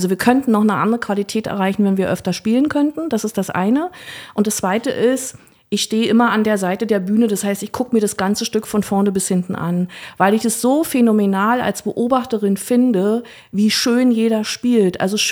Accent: Potsdam, Brandenburg, Germany; habe hier in Potsdam in meiner Heimatstadt was gesucht

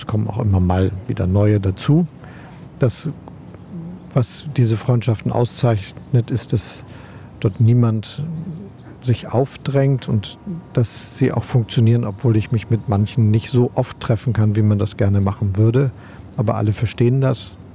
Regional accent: Hamburg, Germany; also born or lived in Osnabrück; Denn ich bin genauso wie meine beiden Brüder in Osnabrück geboren worden. Aber ich habe schon ab meinem dritten Lebensjahr wieder in Hamburg gelebt, wo meine Eltern auch herkommen.

